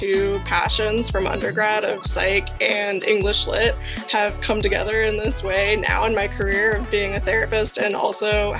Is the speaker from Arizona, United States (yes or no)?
yes; Arizona, United States; Yeah, so I grew up here in the Valley, and I did consider other in-state schools, out-of-state schools, and I liked the idea of still being somewhat close to home